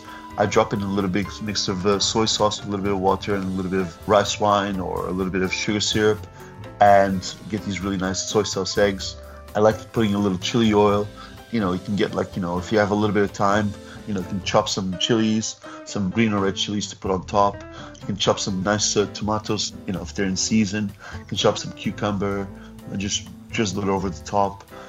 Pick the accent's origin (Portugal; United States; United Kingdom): Portugal; Because I grew up in Portugal, we use a lot of lemon.